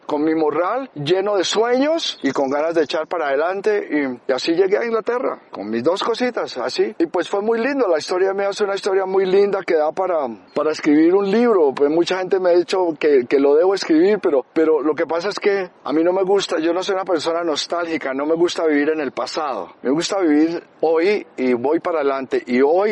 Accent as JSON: {"language": "Spanish", "country": "Colombia", "tie": "born there", "moved": "as an adult", "said": "Nacimos en Colombia y nos desboronamos porque aquí no. Por eso me fui yo de Colombia"}